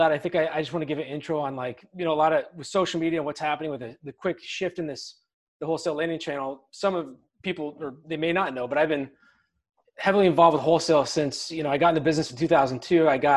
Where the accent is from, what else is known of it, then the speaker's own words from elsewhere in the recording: Portland, Oregon, United States; Yeah, so I was born in Portland Metro, Portland, Oregon, that is. You know, grew up kind of a middle-class kid.